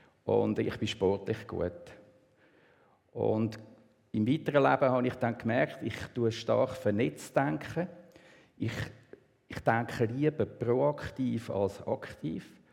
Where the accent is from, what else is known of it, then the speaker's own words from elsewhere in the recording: Zollikerberg, Zurich, Switzerland; also born or lived in Basel; Aufgewachsen bin ich geboren in Basel. Mein Vater war Betriebsleiter von einer Druckerei dort und hat gedacht, ich will selbstständige Druckerei führen. Wir sind dann in Zolliken Berg gekommen. Das ist in der Gemeinde Zolliken.